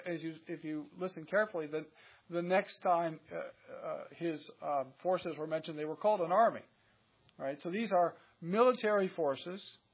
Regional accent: Nebraska, United States; also born or lived in Kansas; I'm from Nebraska, and born in Kansas, and spent some time on the family farm in Kansas

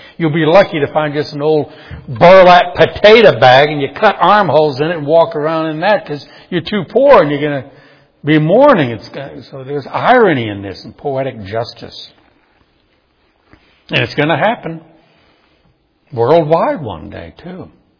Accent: New Orleans, Louisiana, United States; but I grew up in New Orleans, always seeing Mardi Gras.

